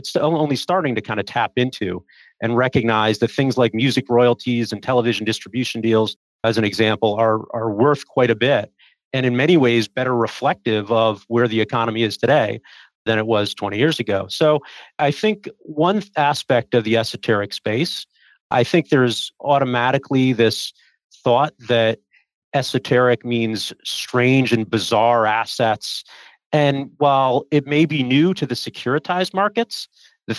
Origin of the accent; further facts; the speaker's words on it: Hamden, Connecticut, United States; But I grew up in Hamden, Connecticut.